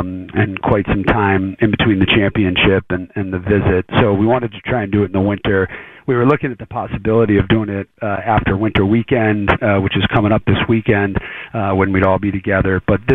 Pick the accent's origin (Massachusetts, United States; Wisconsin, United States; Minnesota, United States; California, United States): Massachusetts, United States; Boston; Come on, I'm from Boston.